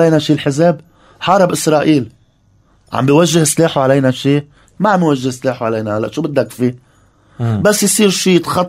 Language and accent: Arabic; Lebanon; أنا اللي عندي أنا جنسية لبنانية مقدسة. أنا بحياتي بكل حروب ما طلعت من لبنان.